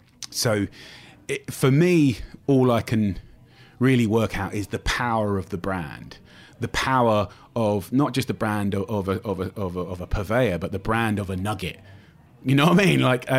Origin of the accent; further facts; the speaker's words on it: United Kingdom; it wasn't just about me being British, it was about me being from the outside.